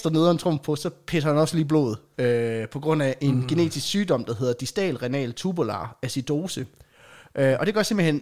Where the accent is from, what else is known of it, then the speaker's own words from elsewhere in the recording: Jutland, Denmark; Jamen, det er bare, jeg er fra Jylland.